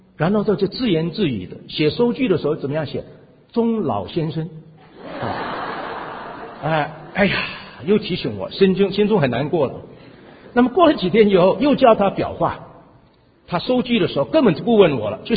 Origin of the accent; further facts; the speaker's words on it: Singapore; 我来自南洋，来自新加坡